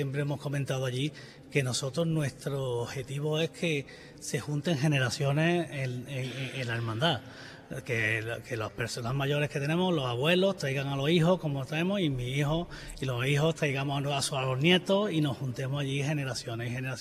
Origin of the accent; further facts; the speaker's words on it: Andalusia, Spain; yo no soy del Alcázar Viejo, yo he sido criado y nacido en la Fuensanta